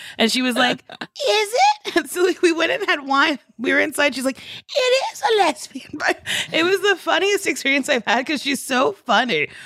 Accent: New Jersey, United States; I grew up in New Jersey. Beautiful New Jersey.

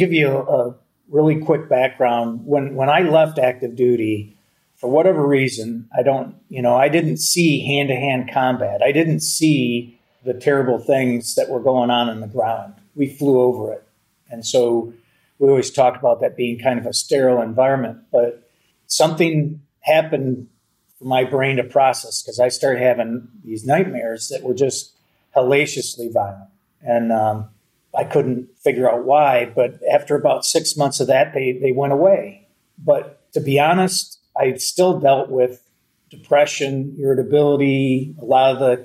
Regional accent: Michigan, United States; my wife and I moved from there to Kalamazoo, Michigan. We're originally from Michigan, so that was kind of returning home in a manner.

